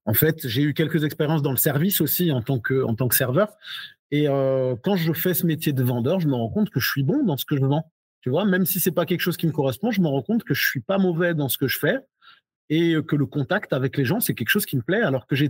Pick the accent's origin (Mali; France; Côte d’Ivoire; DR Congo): France; Grand Est; moi, j'ai grandi en Alsace